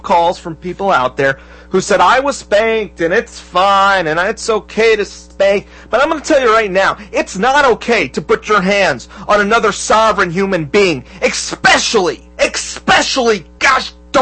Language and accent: English; Florida, United States; in Okeechobee, Florida, all the way in Florida, ladies and gentlemen, my home state of Florida